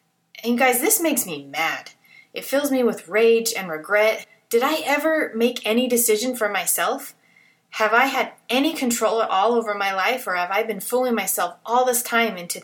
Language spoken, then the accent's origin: English; Salt Lake City, Utah, United States; I grew up in Salt Lake. I went to the same high school that my parents went to.